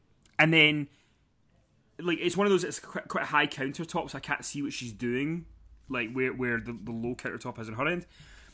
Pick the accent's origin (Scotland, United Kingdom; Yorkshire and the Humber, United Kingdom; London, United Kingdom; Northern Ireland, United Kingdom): Scotland, United Kingdom; So I like to think of myself … as not being as Scottish as I am.